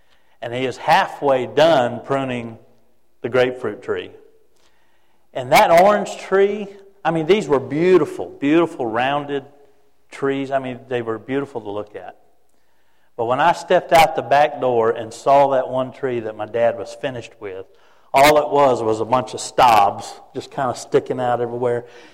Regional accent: Florida, United States; Also, growing up in Florida, we lived just a few hours from Disney World.

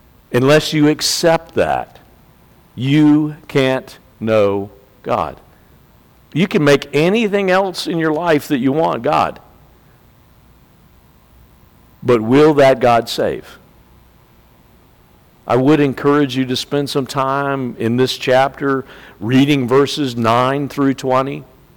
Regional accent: Virginia Beach, Virginia, United States; I grew up in Virginia Beach. It's a place called Sandbridge in Virginia Beach, which is a beautiful place.

